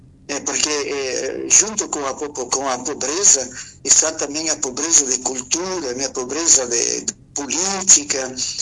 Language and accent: Portuguese; Flores da Cunha, Rio Grande do Sul, Brazil; eu sou natural aqui de Flores da Cunha, né? De um distrito que se chama Mato Perso.